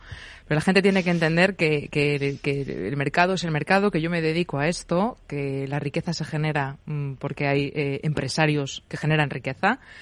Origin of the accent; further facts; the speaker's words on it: Valencian Community, Spain; now in Madrid, Spain; Yo soy valenciana, llegué hace 6 años a Madrid